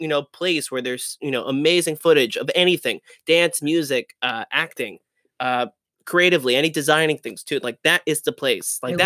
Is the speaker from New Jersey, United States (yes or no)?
yes; New Jersey, United States; I'm from Jersey. I'm from New Jersey.